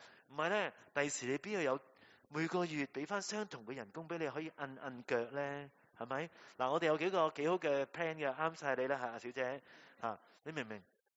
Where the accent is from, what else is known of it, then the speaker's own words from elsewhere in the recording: China; 我哋中国人最明噶啦，为两餐物都很滞。